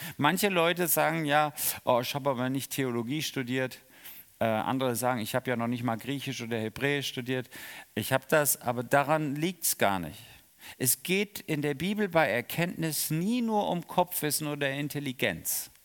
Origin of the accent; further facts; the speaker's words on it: Rhineland, Germany; Bei uns im Rheinland ist das manchmal komisch.